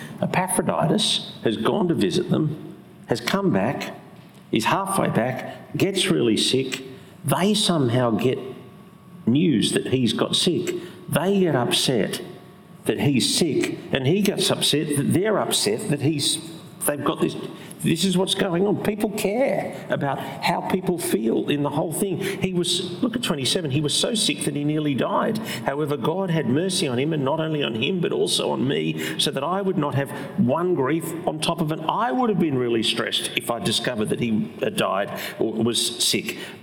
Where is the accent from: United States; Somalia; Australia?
Australia; You think, hang on, I'm an Australian. I don't show my feelings.